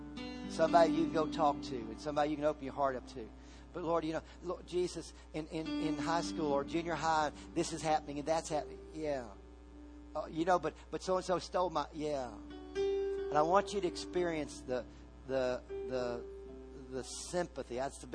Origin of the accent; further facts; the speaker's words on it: Virginia, United States; Once in a while, I grew up in Virginia. Every once in a while, I'll run into somebody from Virginia.